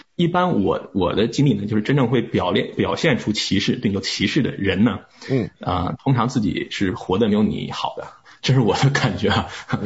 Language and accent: Chinese; United Kingdom; 我觉得因为我从小在英国嘛，